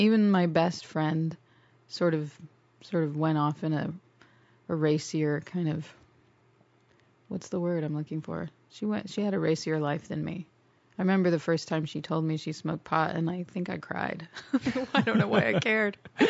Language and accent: English; Sherman Oaks, California, United States; I grew up in Sherman Oaks. In the valley.